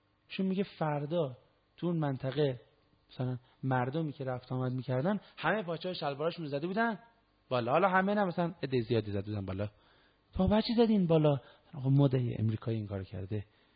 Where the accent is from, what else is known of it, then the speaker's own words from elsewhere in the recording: Iran; تحت تاثیر اینیم که آقا ما ایرانیم و سنت‌هایی داشتیم